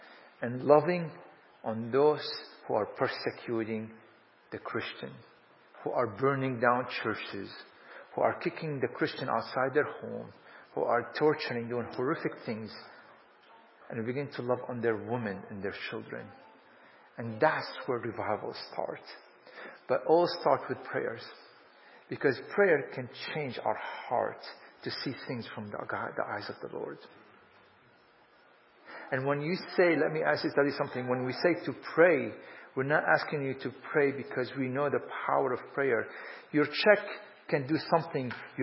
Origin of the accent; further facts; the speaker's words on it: Damascus, Damascus Governorate, Syria; the church where I grew up in Damascus